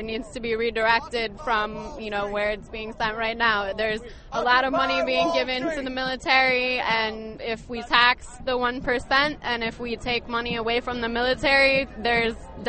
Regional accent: Detroit, Michigan, United States; I'm from Detroit originally.

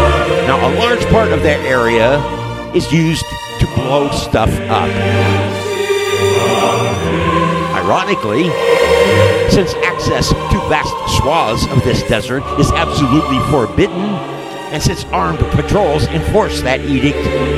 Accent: Ridgecrest, California, United States; my hometown, Ridgecrest, California, is about as far from anywhere else as you can be in the contiguous United States

